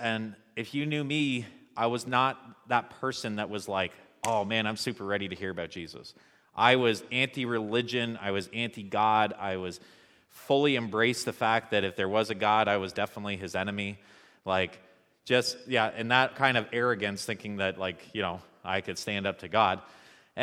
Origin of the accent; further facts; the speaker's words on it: Brockville, Ontario, Canada; I'm an Ontario boy through and through. My wife's a Maritimer. Don't hold that against her. No, I'm joking. I grew up in Brockville, Ontario